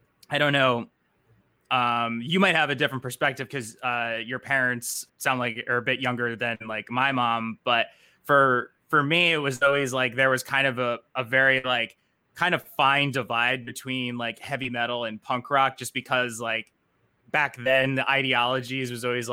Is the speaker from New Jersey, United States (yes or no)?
yes; New Jersey, United States; They're kind of like my neighbors because we're both from New Jersey, so I have a special affinity for them.